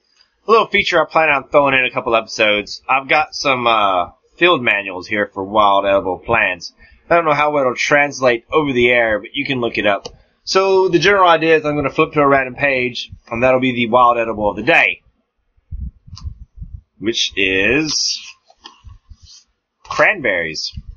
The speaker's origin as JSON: {"language": "English", "region": "the South", "country": "United States", "tie": "born or raised there", "said": "And growing up in the South, biscuits and white gravy."}